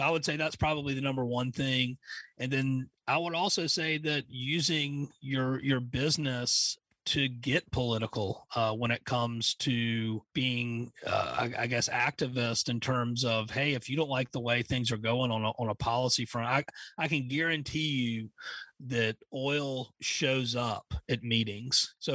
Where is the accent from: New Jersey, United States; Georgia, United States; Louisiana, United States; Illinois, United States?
Georgia, United States; Savannah; now in Wyoming, United States; I'm from Savannah, Georgia, originally, and I moved out to Wyoming.